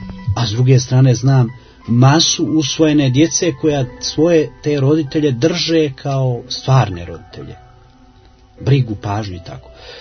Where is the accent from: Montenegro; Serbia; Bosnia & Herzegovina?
Montenegro